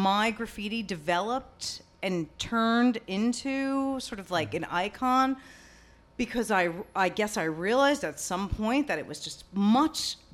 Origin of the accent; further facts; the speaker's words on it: Fresh Meadows, New York, United States; also born or lived in Flushing; From Fresh Meadows, yeah. But I was born in Flushing. I lived here till I guess I was like a little under one.